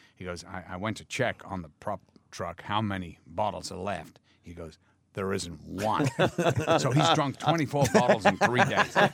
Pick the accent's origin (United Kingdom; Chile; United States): United Kingdom; Liverpool, North West England; yeah, my God, yeah, I'm from Liverpool.